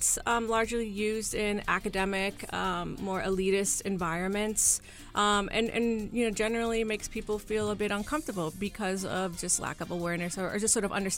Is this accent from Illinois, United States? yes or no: yes; Chicago, Illinois, United States; You know, I very proudly say I'm a Mexican American, but I'm also a Chicagoan. I'm a Southsider, right?